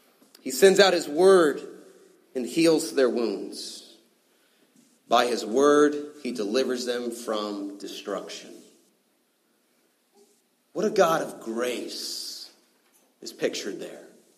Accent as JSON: {"language": "English", "region": "California", "country": "United States", "said": "I'm from Southern California"}